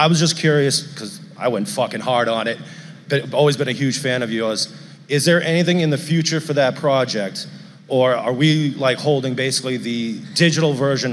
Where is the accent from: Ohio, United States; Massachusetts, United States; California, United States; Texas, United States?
Massachusetts, United States; Boston; Hi guys, I'm … from Boston.